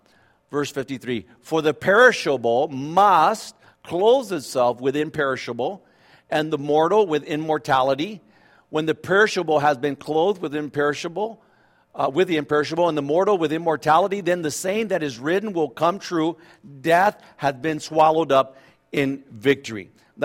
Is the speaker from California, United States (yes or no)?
yes; California, United States; You know, I grew up in the Central California